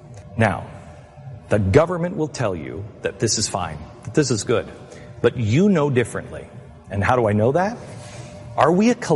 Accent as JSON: {"language": "English", "town": "Seattle", "region": "Washington", "country": "United States", "said": "I'm from Seattle, Pike Place Roast."}